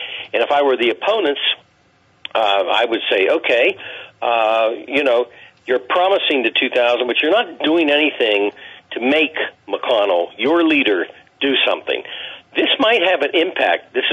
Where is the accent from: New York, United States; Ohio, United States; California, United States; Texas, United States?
Ohio, United States; But I just wanted to mention my home state real quick, Rick. Meanwhile, in Ohio